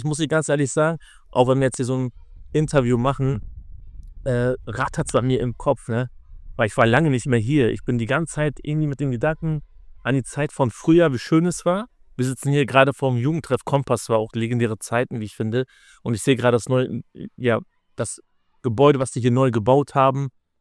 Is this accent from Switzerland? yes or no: no; Osnabrück, Lower Saxony, Germany; Ich bin in Osnabrück geboren und dann bis ich 19 war, war ich tatsächlich so Schinkelaner.